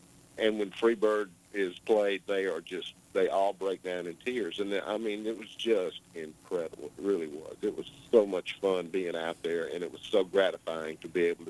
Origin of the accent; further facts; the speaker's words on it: Mississippi, United States; when I was born and raised, I was born in Mississippi, and the first job I ever had was thinning cotton